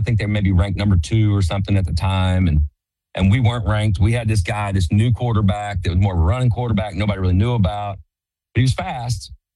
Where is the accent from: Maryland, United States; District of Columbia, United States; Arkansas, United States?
Arkansas, United States; Rogers; I was born in Rogers, Arkansas, and grew up about 20 miles away from the university there.